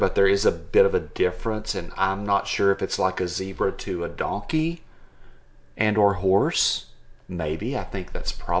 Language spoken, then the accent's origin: English; Texas, United States; Yes, I'm from West Texas.